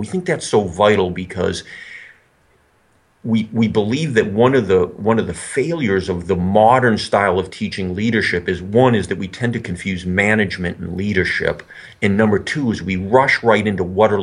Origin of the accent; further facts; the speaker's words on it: Boston, Massachusetts, United States; I'll just pick my hometown, Boston, right?